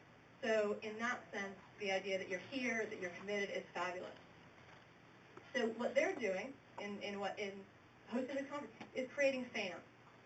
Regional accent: New Jersey, United States; also born or lived in New York City, United States; I grew up in New York, New Jersey, and I grew up in the suburbs until I was about in high school. My father remarried and moved into Manhattan.

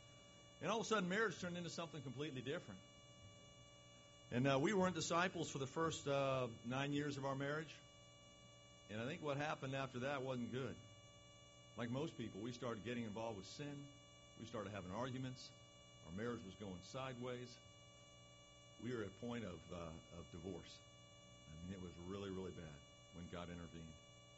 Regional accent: Los Angeles, California, United States; She was a young Suffolk girl. I was from Los Angeles. We were a sitcom ready to go right there.

